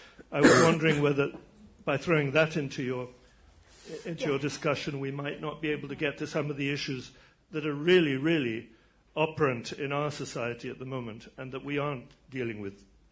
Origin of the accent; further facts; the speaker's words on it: United Kingdom; But to put you right on Churchill, being a Brit.